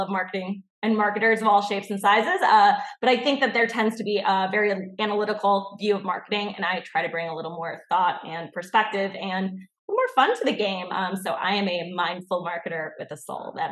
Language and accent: English; Chicago, Illinois, United States; They were across the country. I'm from Chicago. So they were in Chicago. I was in California.